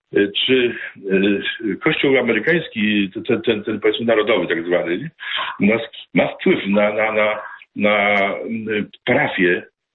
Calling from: Gdańsk, Pomeranian Voivodeship, Poland; u mnie w Gdańsku jest jeden taki kościół

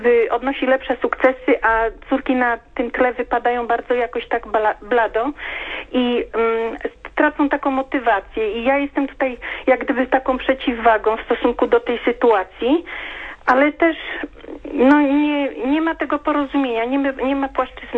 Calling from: southern Poland, Poland; Jestem słuchaczką, dzwonię z południa Polski

